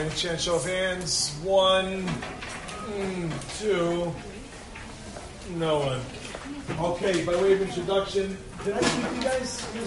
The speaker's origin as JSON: {"language": "English", "region": "Alabama", "country": "United States", "said": "Hey, I'm from Alabama. We do it at 7."}